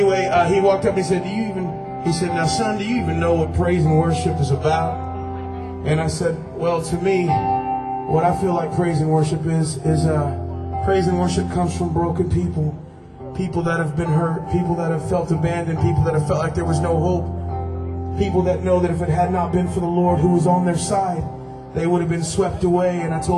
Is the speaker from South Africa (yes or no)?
no; the South, United States; We're from the South, and so as we play down there, sometimes you run into these churches